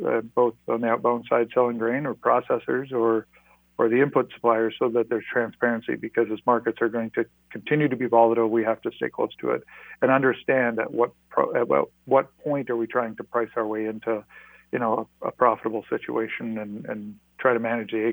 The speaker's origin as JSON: {"language": "English", "region": "North Dakota", "country": "United States", "tie": "born or raised there", "said": "or North Dakota, my home state, lost lost by and large a crop because of drought in the late 80s."}